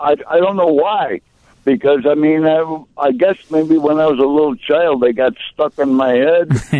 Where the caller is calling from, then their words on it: Hoffman Estates, Illinois, United States; I'm calling from Hoffman Estates, Illinois.